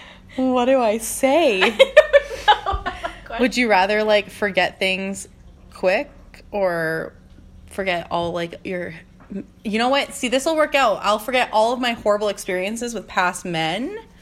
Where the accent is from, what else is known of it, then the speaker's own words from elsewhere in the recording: Australia; I'm Australian